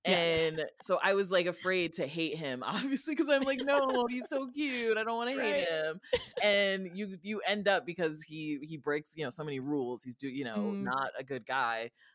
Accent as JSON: {"language": "English", "region": "Midwest", "country": "United States", "said": "Okay, I'm from the Midwest. I don't have a choice. It was just put into me."}